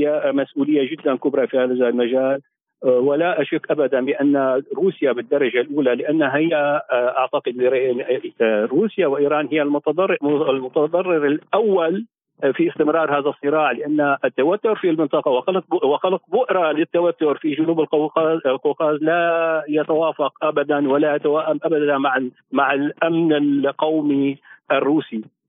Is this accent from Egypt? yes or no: no; Syria; طبيعي بداية كسوري لم تغب السيادة عن الحدود السورية بالمطلق